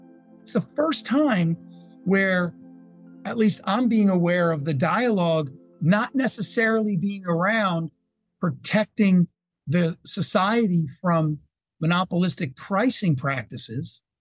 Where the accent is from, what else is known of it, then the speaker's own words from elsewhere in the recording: Middletown, New Jersey, United States; My hometown, Middletown, New Jersey, we lost, I think, more people than any town in the country in 9/11.